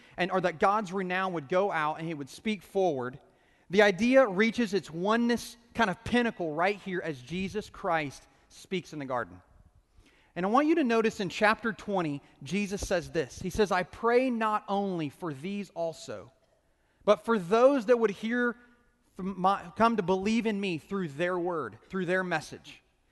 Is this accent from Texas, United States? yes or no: no; Edmond, Oklahoma, United States; I grew up in Oklahoma, like I said, in Edmond, and single parent family, and living with my mom.